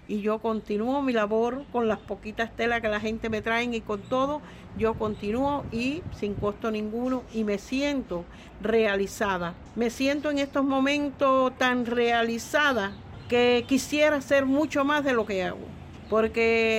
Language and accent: Spanish; Banes, Holguín, Cuba; de donde yo soy, de la provincia de Holguín, del municipio Bane.